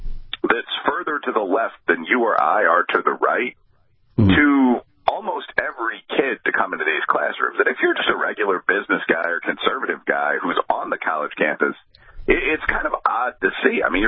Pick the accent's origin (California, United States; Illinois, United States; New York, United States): Illinois, United States; Chicago; I'm from Chicago, lived on the South Side originally